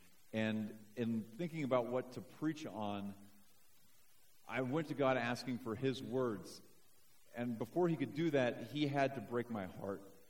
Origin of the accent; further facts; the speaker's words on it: Seattle, Washington, United States; My wife, Hillary, and I, we're both from Seattle, and I grew up as a Christian.